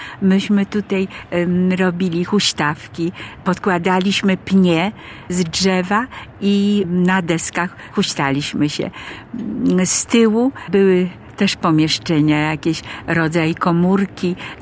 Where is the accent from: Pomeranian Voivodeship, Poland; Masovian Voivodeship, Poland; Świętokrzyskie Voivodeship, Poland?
Masovian Voivodeship, Poland; Warsaw; Ja urodziłam się w Warszawie i właściwie do 1939 roku, do wybuchu wojny, moje całe dzieciństwo przebiegało w Warszawie.